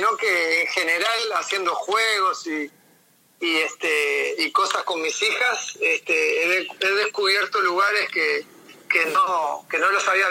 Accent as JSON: {"language": "Spanish", "region": "Montevideo", "country": "Uruguay", "tie": "born or raised there", "said": "yo me crié, si bien me crié en Montevideo, pero mi abuelo y mi padre son del interior de un pueblo ahí de Florida."}